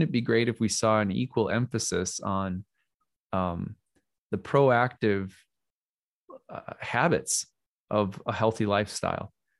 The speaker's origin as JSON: {"language": "English", "region": "Minnesota", "country": "United States", "said": "I love Minnesota, you know, I'm a Minnesotan through and through"}